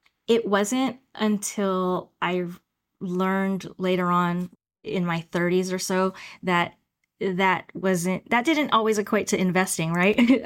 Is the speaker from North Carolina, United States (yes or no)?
no; Salinas, California, United States; I grew up in Salinas, California, went to public schools my whole life.